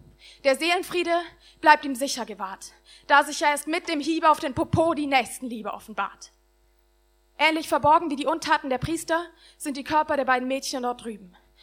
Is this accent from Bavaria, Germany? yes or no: yes; Nuremberg, Bavaria, Germany; Ich komme aus Nürnberg und habe in Erlangen angefangen, beim U20 eben in der Kellerbühne.